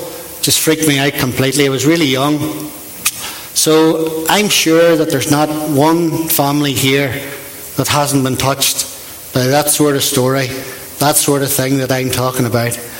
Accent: Portadown, Northern Ireland, United Kingdom; I come from Portadown. I was born in 1974, and I was born into a Christian home in Portadown.

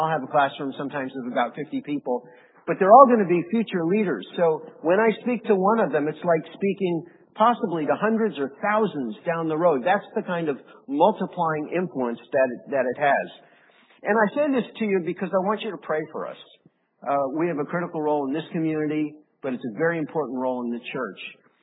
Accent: Colorado, United States; I'm from Colorado, so I never had a lemon tree. Can't grow them out there.

